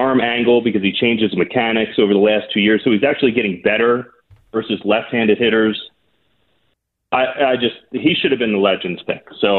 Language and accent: English; Philadelphia, Pennsylvania, United States; but I'm still from Philly, so I got to complain a little.